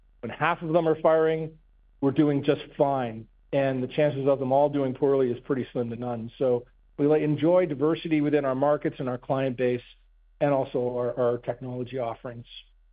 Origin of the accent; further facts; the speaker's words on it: Canada; also born or lived in United States; experience of 39 years, 24 were in the U.S. out of Chicago working for large water consultancies. I'm born and bred in Canada. I'm happy to be home.